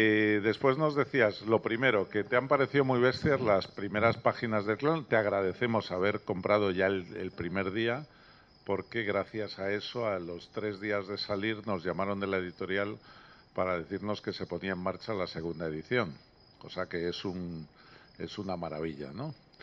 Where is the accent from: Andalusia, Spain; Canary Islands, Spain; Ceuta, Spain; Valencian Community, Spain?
Valencian Community, Spain; Alicante; gracias, como alicantino...